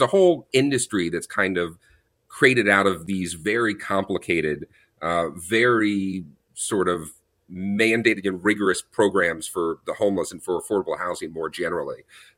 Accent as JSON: {"language": "English", "town": "Austin", "region": "Texas", "country": "United States", "tie": "born or raised there", "said": "I'll use the example of my hometown right now, Austin, Texas"}